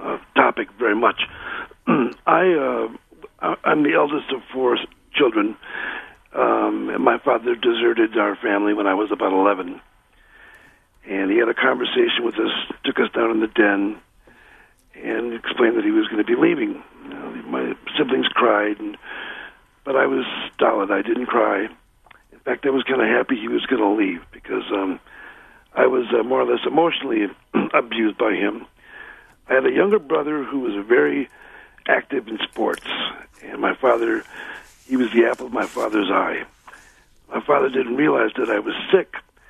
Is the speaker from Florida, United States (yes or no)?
no; Racine, Wisconsin, United States; also born or lived in Los Angeles; now in Madison, United States; I grew up in Racine and I live in Madison now. And L.A. was a wonderful experience for me.